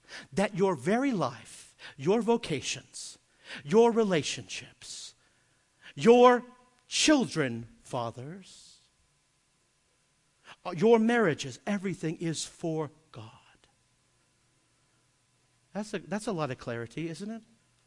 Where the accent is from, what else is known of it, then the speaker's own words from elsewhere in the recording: United States; I know we don't do that as American men, right?